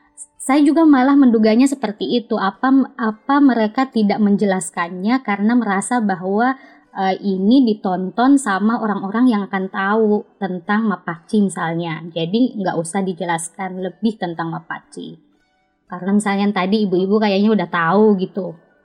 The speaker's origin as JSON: {"language": "Indonesian", "region": "Sulawesi", "country": "Indonesia", "said": "kita saja sebagai orang Sulawesi tidak mendapatkan pesan itu ya"}